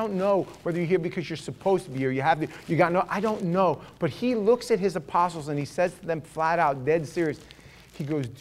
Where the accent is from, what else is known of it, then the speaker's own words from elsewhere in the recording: New York, United States; You remember being a kid, I grew up in New York, you know, and we hung out at the local schoolyard.